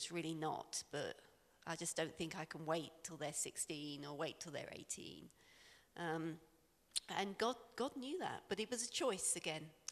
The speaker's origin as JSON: {"language": "English", "region": "England", "country": "United Kingdom", "moved": "yes", "said": "You know, we didn't say that's why we came from England, because a lot of people said, oh, you know."}